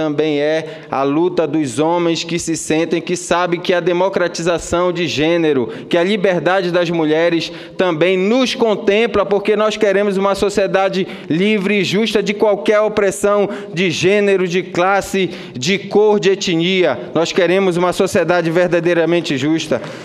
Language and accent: Portuguese; Pará, Brazil; born there; uma cearense, que há mais de 40 anos emigrou do Ceará para o Pará, que foi onde eu nasci.